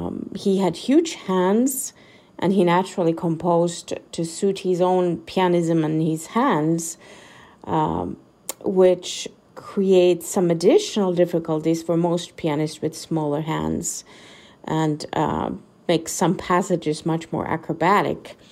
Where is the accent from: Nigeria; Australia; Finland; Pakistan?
Finland; moved away as an adult; now in United States; I'm originally from Finland